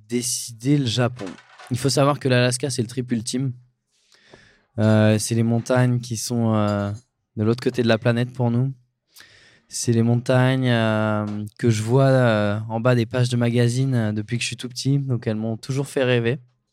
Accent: Tallard, Provence-Alpes-Côte d'Azur, France; now in Annecy, France; j'ai grandi dans les Hautes-Alpes, à Tallard, à côté de Gap, mais mon camp de base désormais, il est à Annecy, vraiment au cœur de la vieille ville d'Annecy, niché sous les toits.

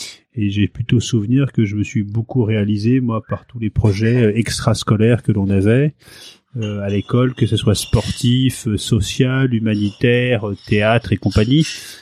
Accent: Paris, Île-de-France, France; also born or lived in Seine-Maritime, France; Moi, je suis né à Paris. Je suis un pur parisien. J'ai grandi dans un coin qui était la porte de Clichy à Paris, donc dans le 17e, entre la porte de Clichy et la porte Pouchet.

